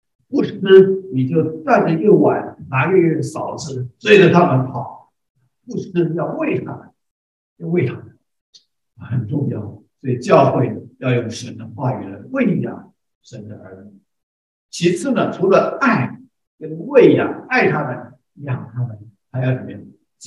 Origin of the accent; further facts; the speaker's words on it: China; 对于我们中国人吃的稀饭啊，他们简直是不容入口。